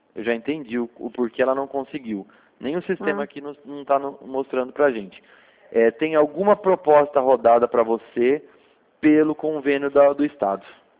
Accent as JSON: {"language": "Portuguese", "region": "São Paulo", "country": "Brazil", "said": "Eu sou do estado de São Paulo"}